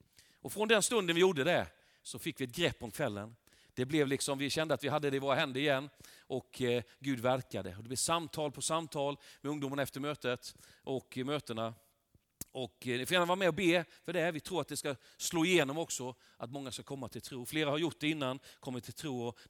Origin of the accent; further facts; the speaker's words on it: Värnamo, Jönköping County, Sweden; also born or lived in Tranås; now in Marieholm, Sweden; så bor jag nu i Marieholm. Utanför Gnosjö, utanför Hillestorp. Det är min hembygd, Värnamo bygden är min hembygd. Och vi har varit i Tranås i 7 år. Vi är tillbaka till vår hembygd.